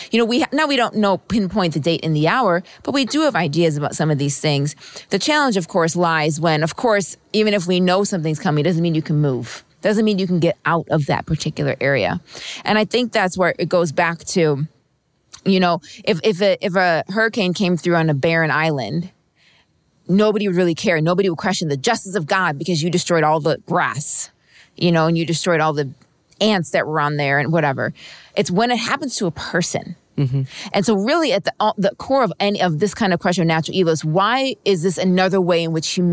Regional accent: New York, United States; She's from Florida and I'm from New York.

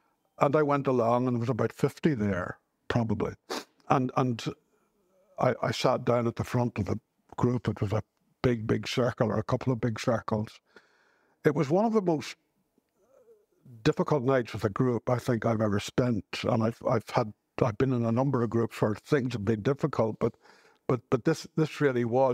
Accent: Portavogie, Northern Ireland, United Kingdom; I'm a native of the Ards Peninsula. I was born in the Ards Peninsula, County Down, grew up there in a fishing village, Port of Ogie.

